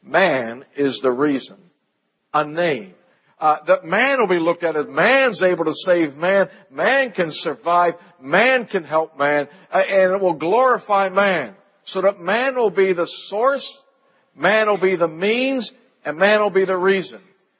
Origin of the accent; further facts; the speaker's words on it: New York, United States; I come from New York. Big city.